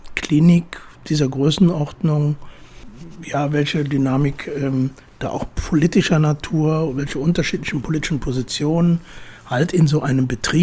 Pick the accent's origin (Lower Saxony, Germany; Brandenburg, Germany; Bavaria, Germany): Bavaria, Germany; Munich; Ich bin ja in München aufgewachsen